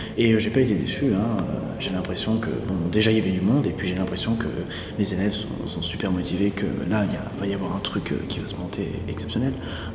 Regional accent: Chambéry, Auvergne-Rhône-Alpes, France; Et je viens de l'académie de Grenoble à Chambéry en Savoie.

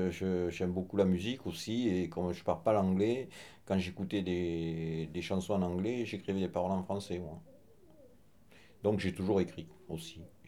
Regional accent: France; born there; je suis né en France.

